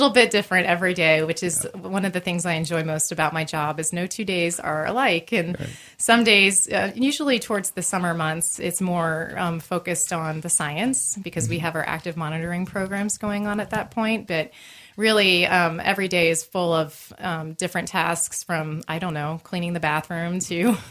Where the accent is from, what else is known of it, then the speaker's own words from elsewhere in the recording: East Coast, United States; now in Sandpoint, United States; I mean, I grew up on the East Coast, and I've always been around the ocean.